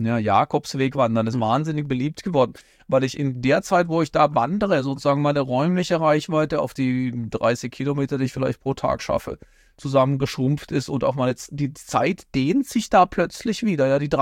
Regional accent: Baden-Württemberg, Germany; in Baden-Württemberg, wo ich herkomme

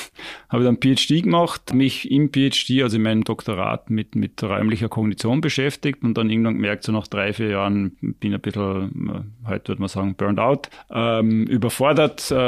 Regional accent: Vorarlberg, Austria; also born or lived in Germany; ich bin eigentlich nicht nur in Vorarlberg aufgewachsen, sondern auch in Deutschland. Mein Vater ist Deutscher

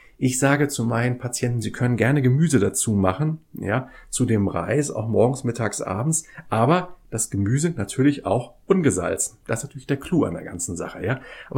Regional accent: Kiel, Schleswig-Holstein, Germany; da war ich noch ein kleiner Junge gewesen, bin in Kiel ja groß geworden

